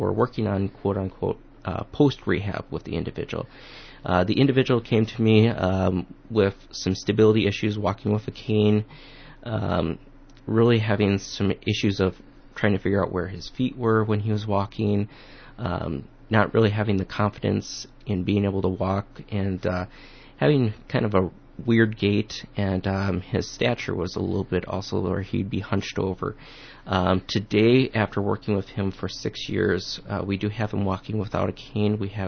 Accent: Northfield, United States; I was born and raised here in Northfield.

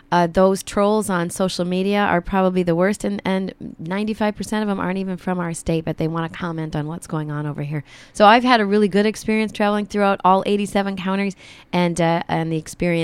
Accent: Minnesota, United States; Like, I grew up in Kaposia Park.

